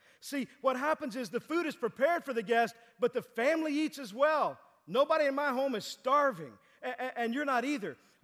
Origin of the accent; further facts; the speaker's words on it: Texas, United States; I remember as a kid growing up in Texas, we would often go to my great-grandmother's house.